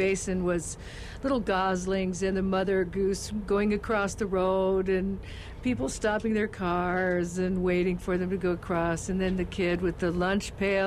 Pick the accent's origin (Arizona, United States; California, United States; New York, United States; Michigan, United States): California, United States; San Diego; I didn't, but I grew up in San Diego, California, actually.